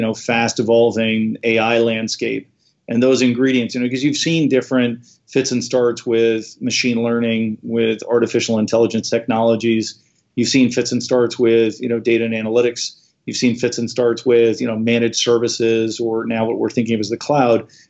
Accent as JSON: {"language": "English", "town": "New York City", "region": "New York", "country": "United States", "tie": "born or raised there", "also_born_or_lived": "Minnesota", "said": "Yeah. So I was born in Minnesota. I was then raised in Manhattan and New York City. And I split time between the two."}